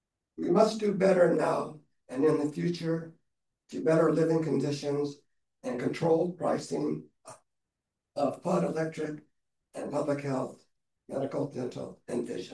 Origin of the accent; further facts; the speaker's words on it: California, United States; now in Everett, United States; I'm from the Bay Area. I'm a federal retiree. I've lived in the Pacific Northwest 6 years in Salem, Oregon, 3 years in Lacey, Washington, and 1 year now in Everett here.